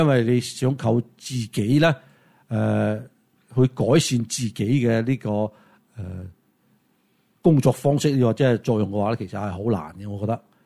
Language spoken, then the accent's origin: Cantonese; United States; 咁你無證移民你本身就唔應該用我哋美國人嘅資源嚟㗎嘛